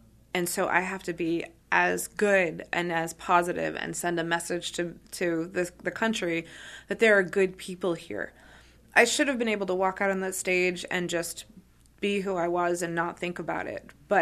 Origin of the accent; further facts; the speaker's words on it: Bryant Pond, Maine, United States; I grew up in here, I grew up in Western Maine in Bryan Pond